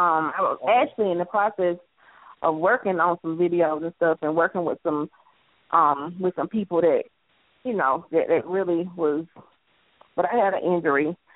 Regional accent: Albany, Georgia, United States; also born or lived in New York; I'm from Georgia. I'm originally from Georgia. I was living in New York for a while, but right now I'm back in Georgia.

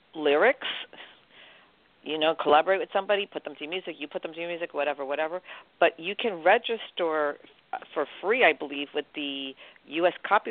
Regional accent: New York, United States; And I'm a New Yorker.

